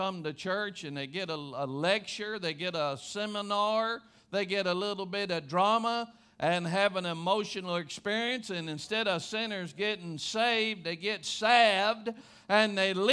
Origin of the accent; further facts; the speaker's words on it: Taylorsville, United States; And I'm from Taylorsville